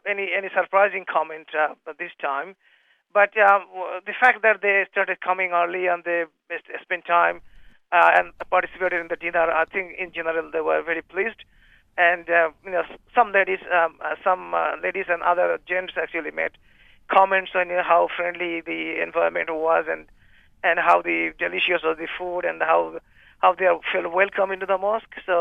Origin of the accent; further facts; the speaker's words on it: Australia; So we are as much Australian as anybody else.